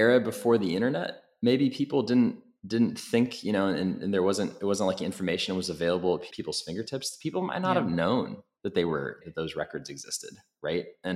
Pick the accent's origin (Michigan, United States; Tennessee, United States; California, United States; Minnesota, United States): California, United States; Stockton; I grew up on Bristol Avenue. So just west of the Miracle Mile.